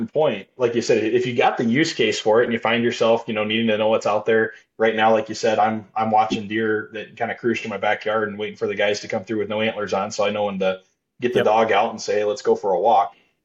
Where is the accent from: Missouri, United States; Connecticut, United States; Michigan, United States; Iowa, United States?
Iowa, United States; I grew up in Iowa with shotgun only, right?